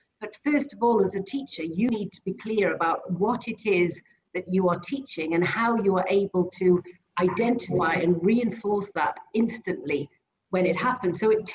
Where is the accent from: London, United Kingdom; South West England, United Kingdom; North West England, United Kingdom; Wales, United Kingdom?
Wales, United Kingdom; first language Welsh; English is a second language; I speak French and Welsh is my mother tongue, and I also have a working knowledge of several other languages like Spanish and Italian and Russian.